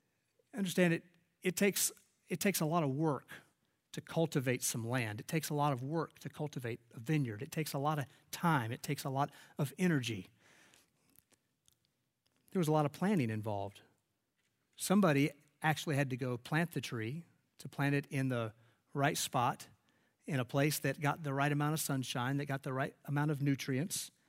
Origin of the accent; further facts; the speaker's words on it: North Carolina, United States; growing up in North Carolina around farms and working on farms and taking time to work different fields.